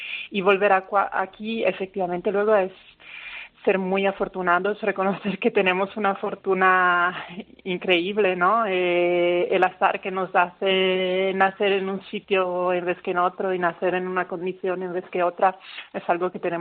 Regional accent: Italy; Spanish is a second language; now in Madrid, Spain; años viviendo en Madrid, con lo cual me siento muy a gusto y me siento en casa cuando estoy en Madrid, aunque yo personalmente soy italiana, entonces tengo una vuelta a Italia muy a menudo, donde tengo familia y todo.

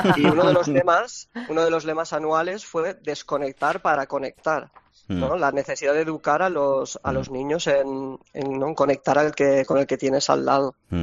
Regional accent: Algemesí, Valencian Community, Spain; soy de Algemesí.

